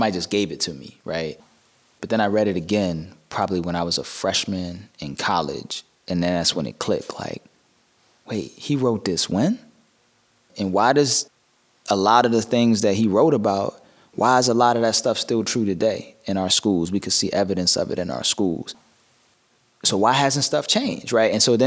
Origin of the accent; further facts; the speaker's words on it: Pikesville, Maryland, United States; I grew up in Baltimore County, so I'm from an area called Pikesville. It's like right outside of West Baltimore.